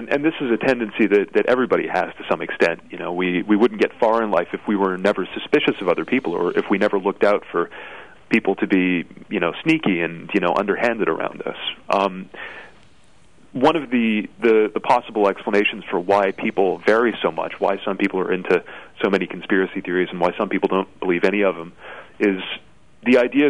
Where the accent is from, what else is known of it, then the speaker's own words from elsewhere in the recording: Canada; now in United Kingdom; I'm actually an invader. I am not from Kent. I am actually Canadian.